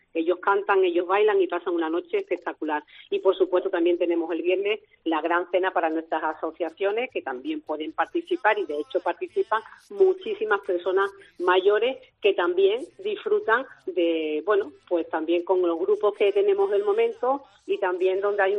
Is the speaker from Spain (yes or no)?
yes; Bormujos, Andalusia, Spain; Como solemos decir aquí los que somos de Bormujos